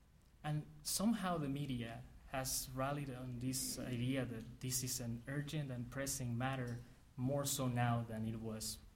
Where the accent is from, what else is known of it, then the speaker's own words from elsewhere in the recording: Mexico City, Mexico; now in United States; I was born and raised in Mexico City. I hold Mexican citizenship, but I consider myself an American.